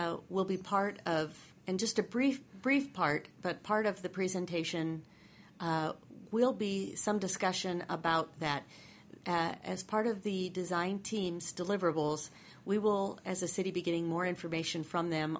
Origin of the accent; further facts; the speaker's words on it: Phoenix, Arizona, United States; I'm proud to say I'm a fourth generation Phoenician and Arizonan. I was born here in Phoenix, North Central Phoenix, back when that was the edge of our city.